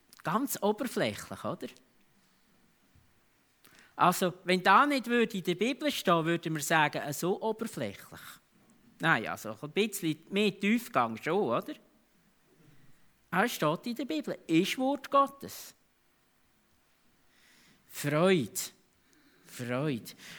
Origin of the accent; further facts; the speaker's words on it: Switzerland; Klar, wir als Schweizer frohlocken auf unsere Art und Weise.